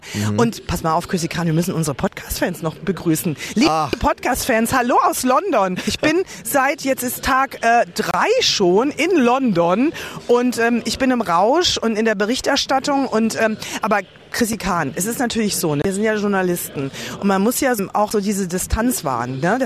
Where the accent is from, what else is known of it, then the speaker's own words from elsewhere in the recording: Germany; habe ich gesagt, ich bin aus Deutschland, aus Germany